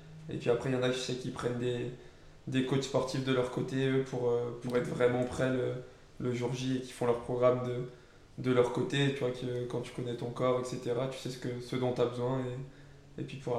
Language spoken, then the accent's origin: French; Annecy, Auvergne-Rhône-Alpes, France; born there; Je suis né à Annecy.